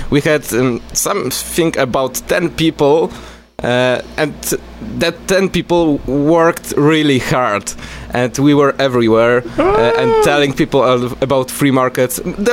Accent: Sosnowiec, Silesian Voivodeship, Poland; English is a second language; I'm from Sosnowiec.

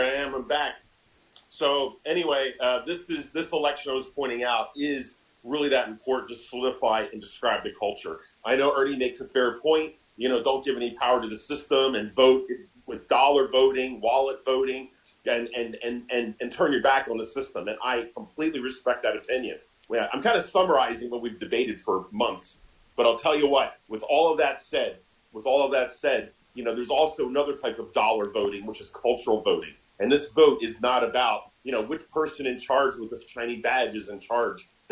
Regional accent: Philadelphia, Pennsylvania, United States; one of my favorite movies because I'm from Philly, which is Rocky.

